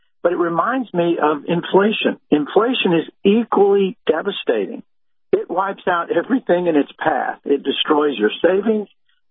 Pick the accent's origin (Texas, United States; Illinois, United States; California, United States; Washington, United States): Texas, United States; Well, growing up in Tornado Alley